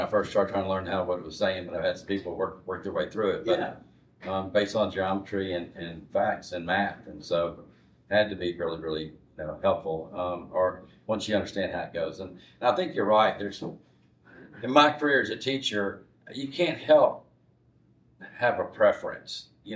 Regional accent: Shreveport, Louisiana, United States; I grew up in Shreveport, but I've been here for 34 years

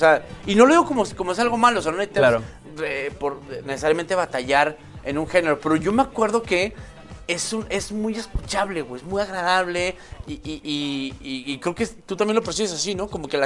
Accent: Chihuahua, Mexico; Creo que a los norteños nos pasa eso, güey. Porque yo soy de Chihuahua, tú eres de Hermosillo.

